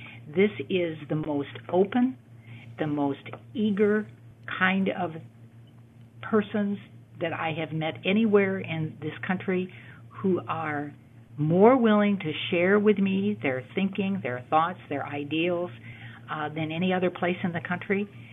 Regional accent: Midwest, United States; now in Iowa, United States; I'm a Midwesterner by birth and schooling in a nearby state, not to be mentioned. But but I have been in Iowa now for over 43 years

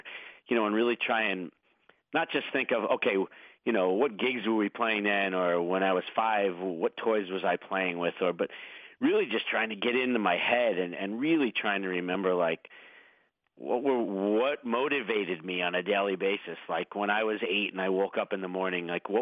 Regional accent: Queens, New York, United States; I was a very what I consider to be normal kid growing up in Queens, much like all the other kids I was hanging out with.

